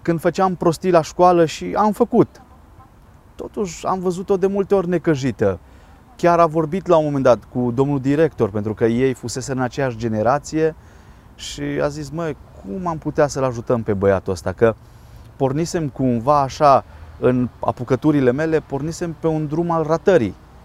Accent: Povergina, Timiș County, Romania; am crescut în sat, la sat. Am copilărit la Povergina, lângă Făget, și Făgetul e un orășel destul de liniștit.

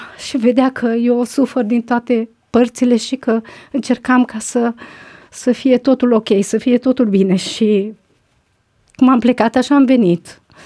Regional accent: Banat, Romania; comuna natală unde am copilărit, de fapt, că părinții mei sunt din Ardeal, eram născută și adusă de 6 săptămâni în Banat.

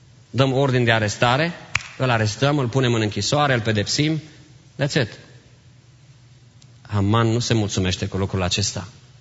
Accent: Târgu Mureș, Mureș County, Romania; Eu sunt din Târgu Mureș.

